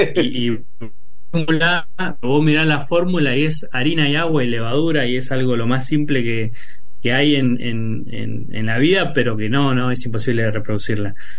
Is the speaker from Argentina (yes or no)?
yes; Puerto Tirol, Chaco, Argentina; yo vengo del Chaco, una provincia del interior del país, Puerto Tirol más específicamente